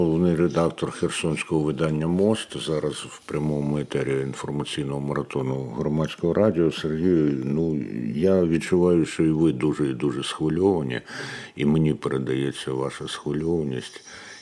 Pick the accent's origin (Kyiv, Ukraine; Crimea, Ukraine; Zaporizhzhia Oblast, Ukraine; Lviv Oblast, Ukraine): Kyiv, Ukraine; ми, кияни